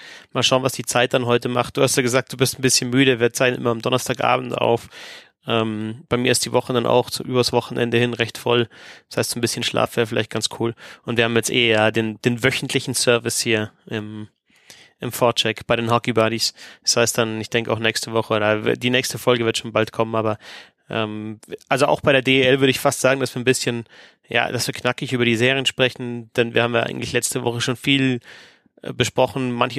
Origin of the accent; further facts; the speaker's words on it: Bavaria, Germany; ich sehe mich jetzt nicht als Oberbayer, bloß weil ich in Oberbayern aufgewachsen bin und lebe, sondern als Bayer, also als Deutscher eigentlich und halt dann irgendwann auch als Bayer. Und dann irgendwann als Europäer.